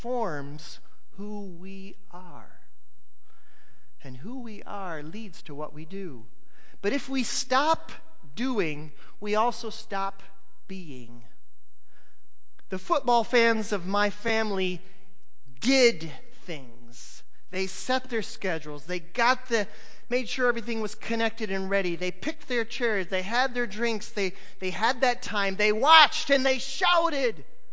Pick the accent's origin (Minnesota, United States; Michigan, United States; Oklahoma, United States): Michigan, United States; I grew up in Michigan, and there the Thanksgiving holiday has some unfortunate connections.